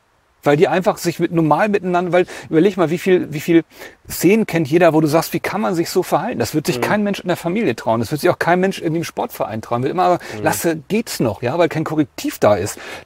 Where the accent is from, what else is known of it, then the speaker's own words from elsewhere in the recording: Hamburg, Germany; Guck mal, ich komme aus Hamburg, ne?